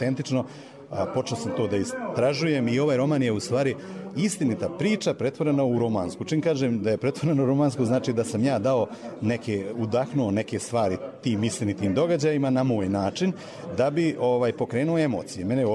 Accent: Republika Srpska, Bosnia & Herzegovina; born there; Ja sam rodom iz doline rijeke Drine

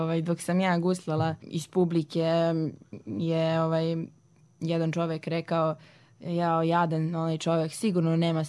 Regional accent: Kraljevo, Šumadija and Western Serbia, Serbia; imam 16 godina, dolazim iz Kraljeva

